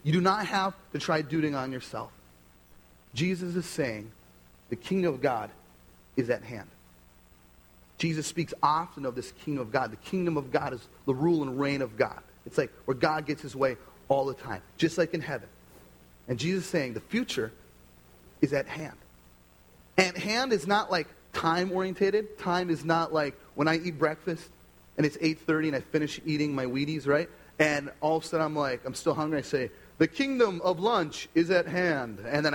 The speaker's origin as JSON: {"language": "English", "town": "Carlton", "region": "Minnesota", "country": "United States", "tie": "born or raised there", "also_born_or_lived": "Duluth", "said": "growing up in the Duluth area, I grew up in Carlton, would be in Duluth a lot."}